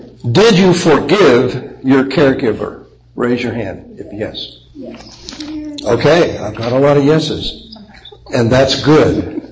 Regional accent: Pueblo, Colorado, United States; I'm from Pueblo, Colorado.

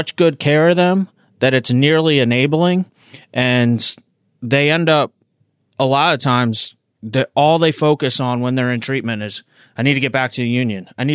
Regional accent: Florida, United States; I'm from South Florida. We never had unions down here.

